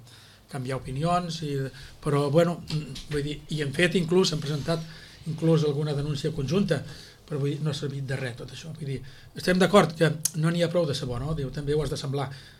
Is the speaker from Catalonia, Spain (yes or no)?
yes; Sitges, Catalonia, Spain; I bueno, i llavors em preocupa més el meu poble que no pas tot l'altre, no?